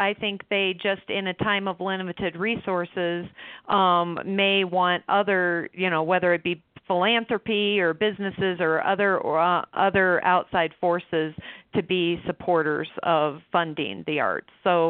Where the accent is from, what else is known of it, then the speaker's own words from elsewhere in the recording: Indiana, United States; We move around the country, Larry, and this year I'm choosing to go back to my home state.